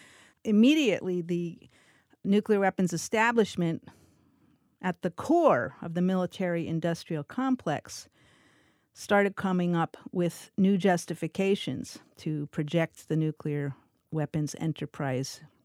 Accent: New York, United States; When I was 5 or 6 years old growing up in New York, we had weekly air raid drills and duck and cover drills

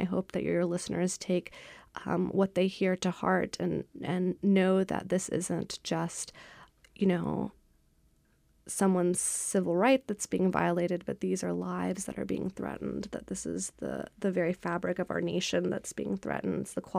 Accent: the South, United States; You know, I grew up in the South. I'm a woman of color.

